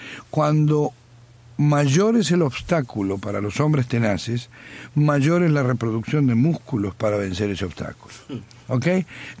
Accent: Zapala, Neuquén, Argentina; cuando yo era pequeño, a los 6, a los 10, a los 12, a los 15, yo era la risa de mi pueblo, en Neuquén, en Argentina, en Zapala, en mi pueblo

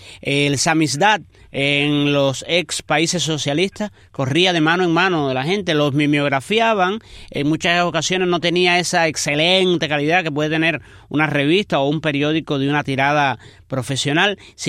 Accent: San Germán, Puerto Rico; Yo recuerdo en mi pueblito de San Germán cómo esa publicación llegaba hasta allá a través de manos amigas.

